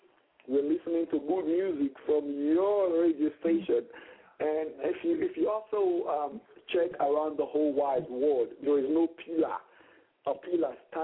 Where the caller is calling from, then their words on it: France; I'm calling from Paris, Lyon, right now. And I actually based in Canada, Toronto, Canada.